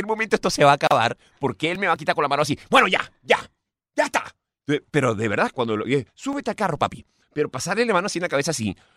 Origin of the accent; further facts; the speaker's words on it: Caracas, Capital District, Venezuela; De la gran ciudad, capital, Caracas.